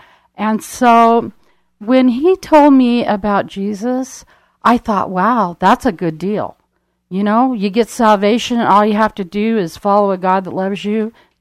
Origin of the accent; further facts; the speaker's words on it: Tule Lake, California, United States; Yes, I grew up in Tule Lake, California, which is up north from here. Nobody hardly has ever heard of that place, but it's very, very small. Grew up with the ducks and the geese and loved it.